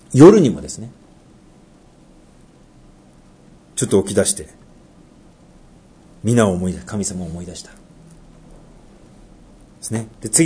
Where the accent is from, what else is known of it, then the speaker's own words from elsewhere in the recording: Tohoku, Japan; 特に私、東北人なんでね、一番前の方で話す発音の方が得意なんですけれども。